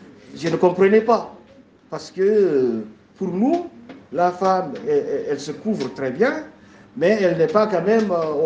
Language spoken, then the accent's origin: French; Mauritania; chez nous en Mauritanie